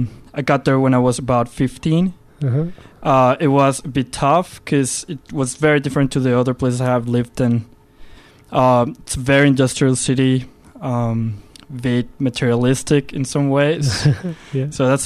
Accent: Monterrey, Nuevo León, Mexico; English is a second language; also born or lived in Mexico City; I'm from a city called Monterrey. Mm-hmm. That's where I've been living. Although I was born in Mexico City. Yeah. This is a city that it's in the north of Mexico. Very close to Texas, about 2 hours away from the border.

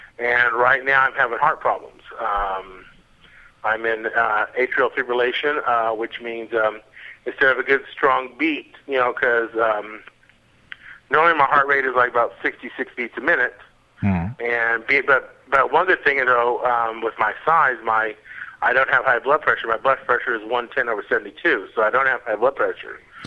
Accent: United States; moved away; As you can tell, I have an accent. I'm from the States.

